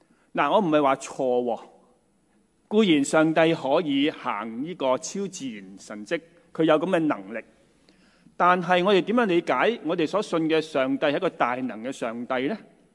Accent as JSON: {"language": "Chinese", "region": "Guangdong", "country": "China", "accent": "Cantonese", "said": "用我们广东话，就是说不要有口坏人，不要坏自己啦。"}